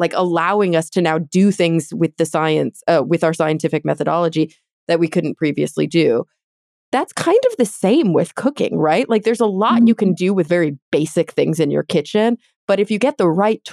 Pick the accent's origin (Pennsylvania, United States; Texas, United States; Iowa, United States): Texas, United States; So I grew up in Texas, mm-hmm. and I didn't think I liked green beans when I was a kid, because I was used to a very Texas way of cooking green beans